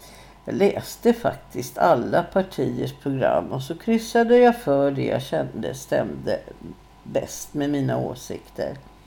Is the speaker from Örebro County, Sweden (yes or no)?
no; Stockholm, Stockholm County, Sweden; born there; Jag föddes 1944 i Tallkrogens småhusområde, som ju var bland de första mindre villor som även arbetarklassen kunde ha råd med.